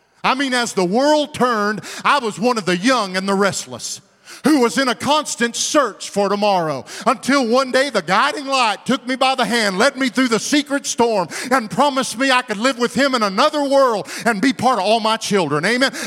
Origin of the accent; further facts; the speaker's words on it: Wichita Falls, Texas, United States; I grew up in Wichita Falls.